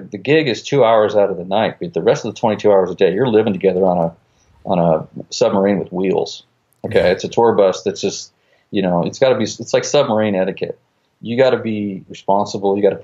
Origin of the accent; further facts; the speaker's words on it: Idaho, United States; also born or lived in New Jersey; So I spent a lot of my childhood there, but I also spent it in Idaho, living on a ranch farm and horses and animals. And that was a great, great place to grow up. That was up to the age of 10.